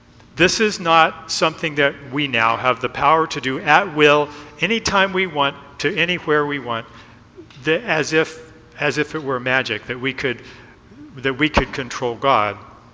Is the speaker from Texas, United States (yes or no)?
yes; Texas, United States; It's like, I'm from Texas. It's dry in most of the parts of Texas that I lived in.